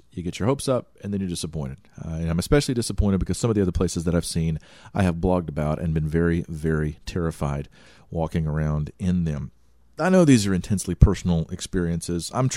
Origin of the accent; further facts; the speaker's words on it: Louisiana, United States; born there; I was born in Louisiana, which means there are only certain states in the union that I get to make fun of.